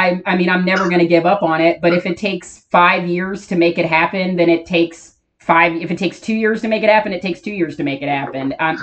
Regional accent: Cincinnati, Ohio, United States; We're so being from Cincinnati, we're so excited that this is getting so much traction

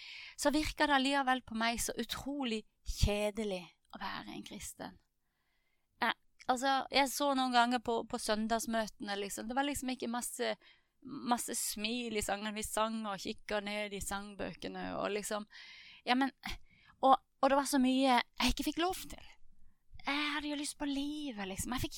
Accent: Lyngdal, Agder, Norway; also born or lived in Farsund; jeg ble født der i Farsund og vokste opp i Lyngdal, og jeg kommer fra en kristen familie, oppvokst i en menighet som heter De Frie Evangeliske Forsamlinger, Betania i Lyngdal.

